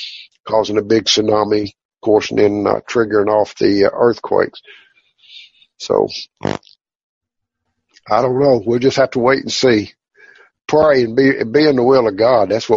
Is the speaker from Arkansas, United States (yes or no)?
yes; Arkansas, United States; Well, I'm actually from Northeast Arkansas, but I live here now, and that's good. I'm a Tennessean.